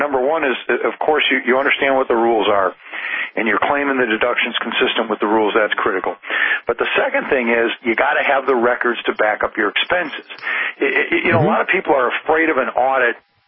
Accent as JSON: {"language": "English", "country": "United States", "said": "And it's a perfectly natural expression, because we are American citizens."}